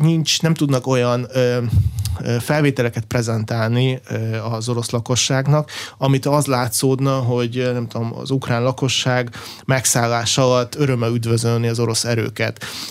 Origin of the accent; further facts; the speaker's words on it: Minsk, Belarus; Hungarian is a second language; moved away; Minszből származom